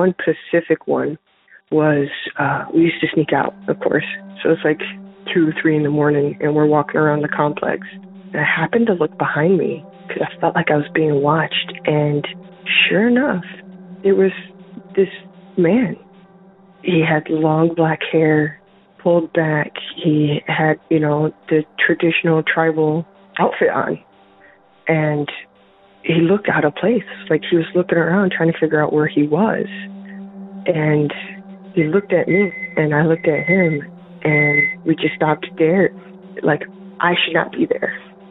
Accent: Rapid City, South Dakota, United States; also born or lived in Michigan; I'm from Michigan. I'm calling in regards to Episode 7, Sarah's comment about the Black Hills. I grew up in Rapid City.

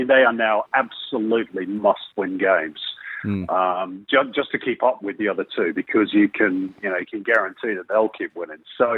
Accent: Manchester, North West England, United Kingdom; now in Australia; Aussie rules? I grew up in Manchester.

